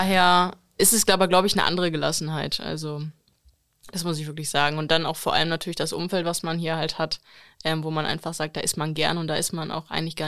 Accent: Dorsten, North Rhine-Westphalia, Germany; Aus Dorsten. Ich weiß nicht, ob das was sagt. Liegt direkt neben Gelsenkirchen, also ist nicht weit von der Schalke Arena entfernt. Ja. Und da aus einem ganz kleinen Dorf, 200.000 Einwohner, Altendorf-Ulfgotter heißt es, so langweilig wie es klingt, ist es auch.

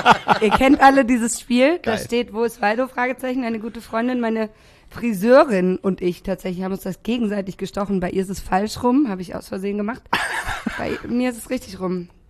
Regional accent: Munich, Bavaria, Germany; Ich komme ursprünglich aus München, habe da auch 28 Jahre gelebt.

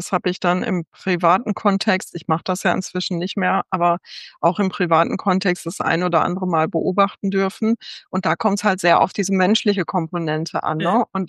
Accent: North Rhine-Westphalia, Germany; Ich bin im Münsterland.

